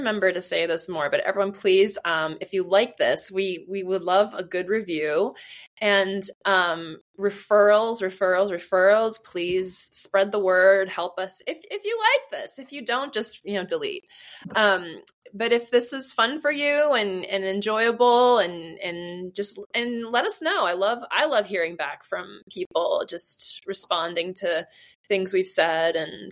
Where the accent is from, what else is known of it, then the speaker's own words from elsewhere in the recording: Boston, Massachusetts, United States; we're from Boston